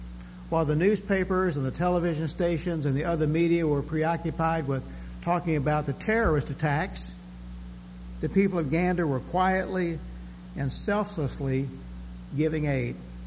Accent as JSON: {"language": "English", "region": "Texas", "country": "United States", "also_born_or_lived": "Louisville, Kentucky / Silver Spring, Maryland", "said": "Linda and I came to Bowie from Silver Spring, Maryland, but before that we came from Louisville, Kentucky. And before that, I came from Texas."}